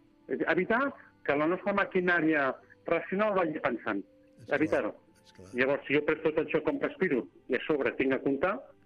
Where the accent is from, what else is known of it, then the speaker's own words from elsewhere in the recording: Sant Andreu de Llavaneres, Catalonia, Spain; Perquè en el meu poble, que jo que dic a Llavaneres